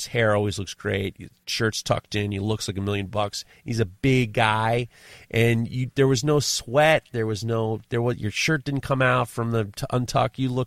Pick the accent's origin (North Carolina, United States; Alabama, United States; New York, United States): New York, United States; New York City; Growing up in New York City, my parents used to take me to Yankee Stadium. My dad was born in the Bronx, and we went to Yankees.